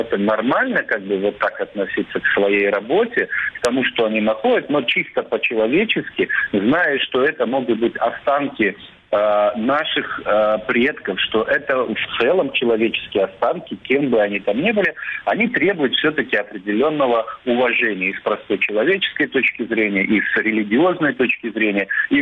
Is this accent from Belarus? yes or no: no; Crimea, Ukraine; мы, как коренные жители Крыма